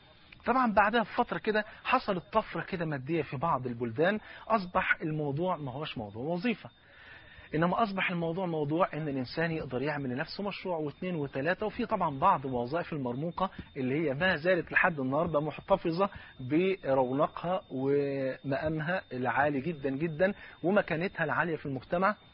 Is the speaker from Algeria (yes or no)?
no; Egypt; حتى المثل طلع عندنا في مصر، ممكن المثل ده مشهور جدا